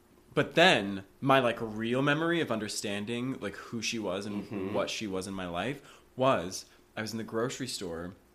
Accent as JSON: {"language": "English", "town": "Denver", "region": "Colorado", "country": "United States", "said": "Denver. Yeah."}